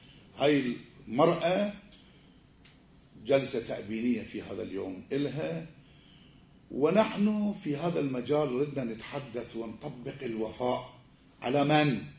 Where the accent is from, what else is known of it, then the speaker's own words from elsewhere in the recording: Najaf, Najaf Governorate, Iraq; خصوصا إذا أبو الزوج يتوفى عندنا بالنجف يسموه بالعراق يسموه الطهدفرة